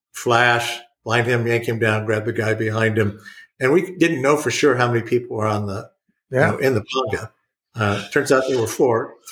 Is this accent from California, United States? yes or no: yes; Compton, California, United States; also born or lived in Boyle Heights; a lot of what I learned growing up in Compton and Boyle Heights